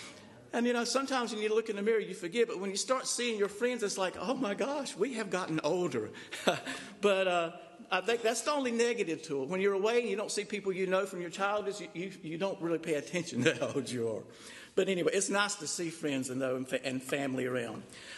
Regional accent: Thomasville, United States; I grew up in Thomasville on the south side of the tracks. We used to call it the South Side. We even have a church over there that's called South Side. So we called ourselves the South Side Boys. All I remember is we was pretty poor.

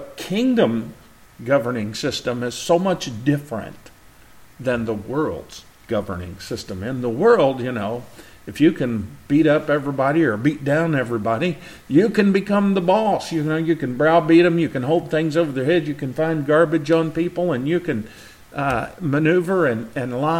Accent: Henryville, Indiana, United States; growing up in the Baptist church in Henryville, where I grew up

